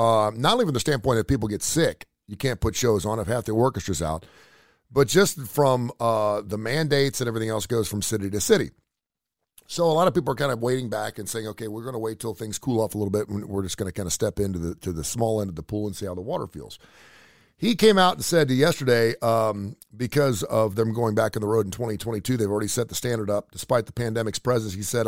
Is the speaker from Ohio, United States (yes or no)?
yes; Cincinnati, Ohio, United States; They're going to be playing my hometown of Cincinnati, Ohio, for the first time in 42 years.